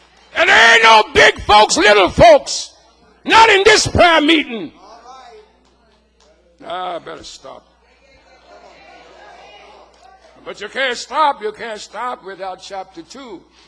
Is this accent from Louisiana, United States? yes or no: yes; Louisiana, United States; I'm from Louisiana. I'm from the dark side.